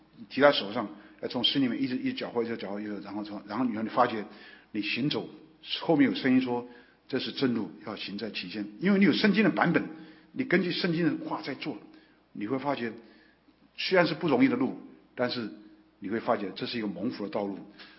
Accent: Yiwu, Zhejiang, China; 我在义乌我们老家讲道的时候

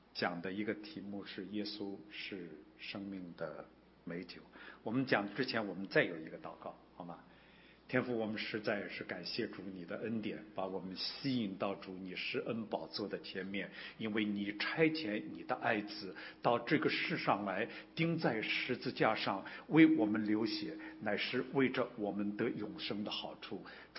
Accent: China; moved away as an adult; now in Houston, United States; 是远渡重洋，那么从中国大陆就是来到美国。那我到美国的来的时候呢，我是为了读书求学的。

